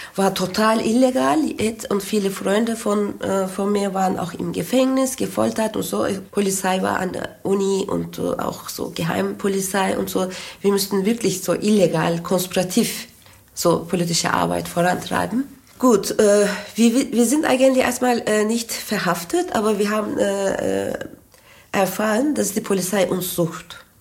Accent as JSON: {"language": "German", "region": "western Anatolia", "country": "Turkey", "tie": "born or raised there", "said": "Meine Heimatstadt ist in Westanatolien, also so ziemlich fortschrittliche Gegend in der Türkei. Und ich komme auch aus einer politischen Familie."}